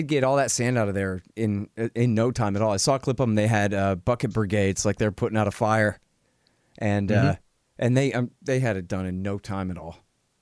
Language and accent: English; Texas, United States; I'm from Texas